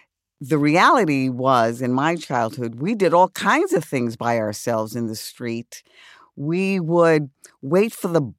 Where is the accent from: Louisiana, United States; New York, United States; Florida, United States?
New York, United States; New York City; I grew up in the South Bronx. I was born in Bellevue Hospital and lived on First Avenue for a very little while and then moved to 3858 Third Avenue when the Third Avenue elevated train was still up